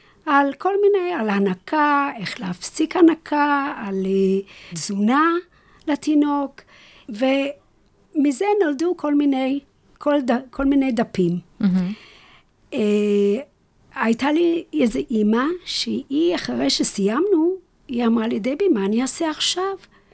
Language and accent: Hebrew; United Kingdom; Hebrew is a second language; נכון, נכון. למרות שאני עובדת בעברית והרבה